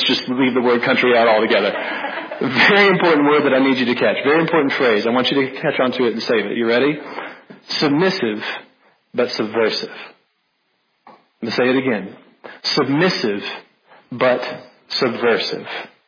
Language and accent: English; Louisiana, United States; I'm from North Louisiana, I'm sorry. Every now and then it just flies out of my mouth.